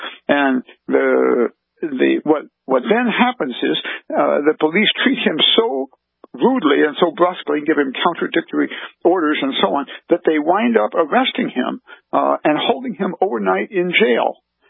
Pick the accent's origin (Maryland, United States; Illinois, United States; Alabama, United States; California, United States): Illinois, United States; Decatur; I grew up in Decatur, Illinois, which is an industrial city about 120 miles northeast of Ferguson and northeast of St. Louis.